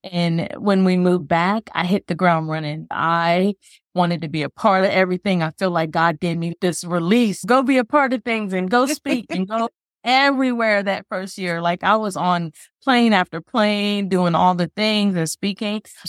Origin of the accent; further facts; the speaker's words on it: Delaware, United States; moved away as an adult; also born or lived in Mildenhall, England; So I moved all the way from Delaware, the first state, to England.